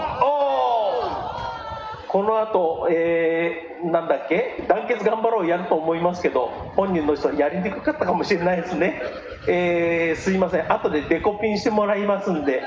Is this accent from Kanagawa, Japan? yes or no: no; Fukuoka, Japan; 福岡からやってまいりました